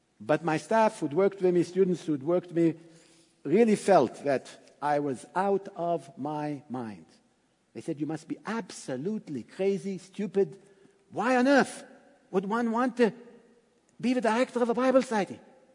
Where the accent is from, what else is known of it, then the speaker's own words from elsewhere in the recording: United States; also born or lived in Montreal; as an American.